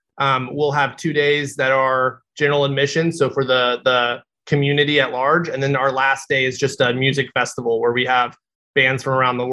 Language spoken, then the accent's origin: English; Fayetteville, Tennessee, United States; So, I grew up in a small town in Tennessee, Fayetteville, Tennessee. Learned at a very young age, I did not want to be a farmer.